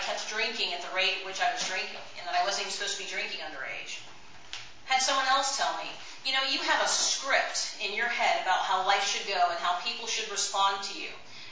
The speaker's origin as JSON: {"language": "English", "region": "Florida", "country": "United States", "tie": "born or raised there", "said": "I grew up in Florida. … lives there"}